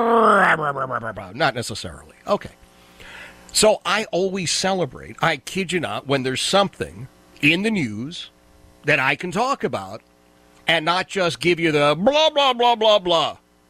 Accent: Philadelphia, Pennsylvania, United States; I grew up in Philadelphia, man. Huge Italian population. At the time I was growing up, we had different sections of the city.

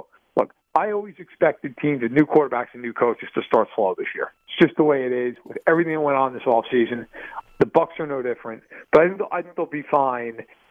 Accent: New York, United States; I grew up in New York, so it wasn't that far.

